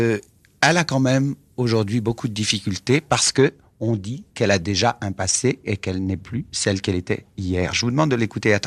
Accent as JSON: {"language": "French", "region": "Centre-Val de Loire", "country": "France", "tie": "born or raised there", "said": "J'ai été élevé dans le Berry, dans des familles paysannes, où on vivait encore à l'époque napoléonienne."}